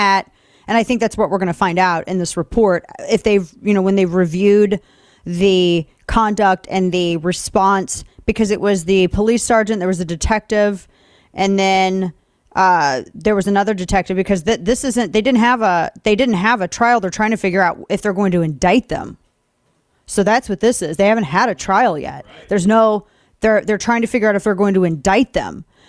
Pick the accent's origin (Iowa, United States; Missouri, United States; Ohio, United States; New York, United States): Missouri, United States; St. Louis; Because I've seen it in my hometown of St. Louis.